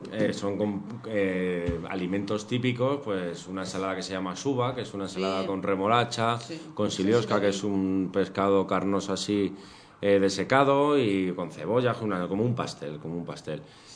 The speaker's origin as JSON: {"language": "Spanish", "country": "Spain", "said": "Yo sí soy español, pero bueno, yo tengo sangre también corriendo de tal."}